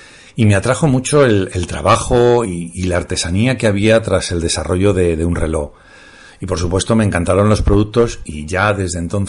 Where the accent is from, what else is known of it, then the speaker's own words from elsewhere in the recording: Amsterdam, North Holland, Netherlands; Spanish is a second language; Soy holandés, concretamente de Ámsterdam, de una pequeña familia.